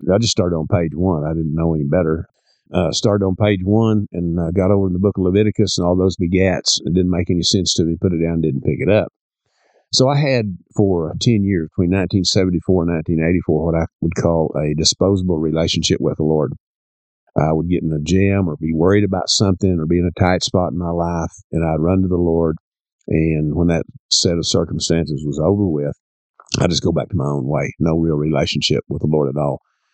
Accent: Canadian, Texas, United States; I was born in Canadian, Texas, and grew up on a ranch out in Hemp Hill County, Texas. Lived there, well, for about 25, 30 years of my life out there. Graduated from big old Allison, Texas high school.

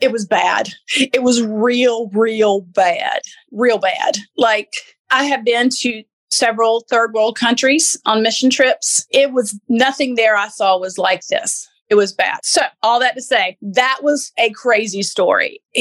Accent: Shelby, North Carolina, United States; I have a family. I'm from the South. We do odd. Okay. You feel me? I mean, I'm from Shelby, North Carolina. We do a little odd.

